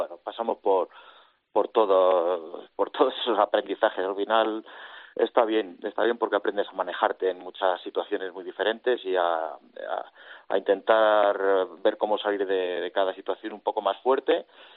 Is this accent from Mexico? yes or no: no; Toledo, Castilla-La Mancha, Spain; me permite vivir en Toledo, que es de donde soy